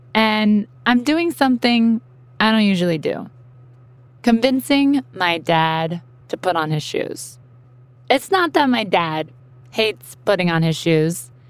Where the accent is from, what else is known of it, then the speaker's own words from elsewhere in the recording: Ohio, United States; I'm from Ohio.